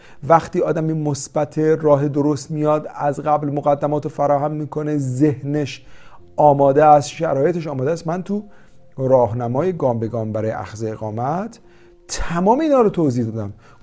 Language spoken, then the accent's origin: Persian; Iran; ولی ما هم از ایران اومدیم موفق شدیم.